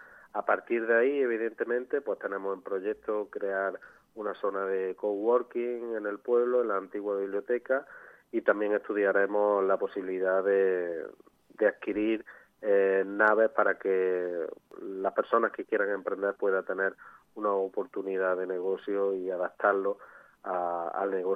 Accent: Palenciana, Andalusia, Spain; proyectos sobre los que se tienen que sostener el devenir de mi pueblo, de Palenciana.

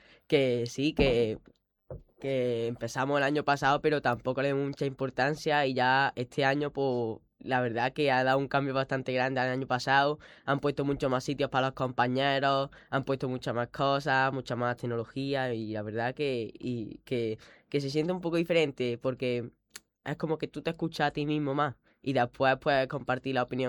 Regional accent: Villanueva de Algaida, Andalusia, Spain; como ha dicho anteriormente, vengo de Villanueva de Algaida

